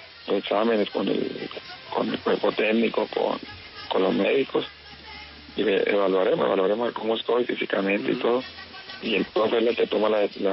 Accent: Chicoral, Tolima, Colombia; Uf, ya voy casi para 3 años que no voy a mi pueblo.

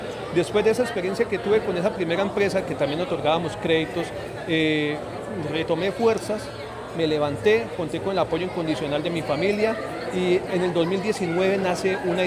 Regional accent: Santander, Colombia; Soy totalmente santandereano

